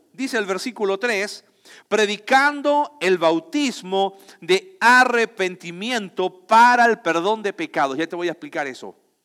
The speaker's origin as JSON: {"language": "Spanish", "country": "Chile", "lives_now": "Mexico", "said": "Pues yo soy chileno, pero vivo en México y como como mexicano."}